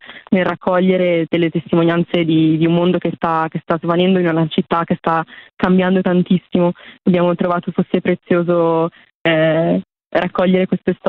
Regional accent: Milan, Lombardy, Italy; Noi siamo tutti di Milano e lavoriamo tutti

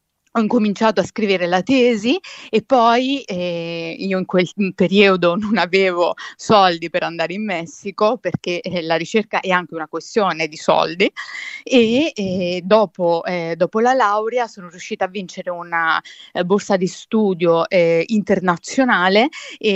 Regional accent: Naples, Campania, Italy; now in Milan, Italy; quando mi sono trasferita da Napoli a Milano, Milano per me è stato l'incontro con tutto, con un senso di libertà

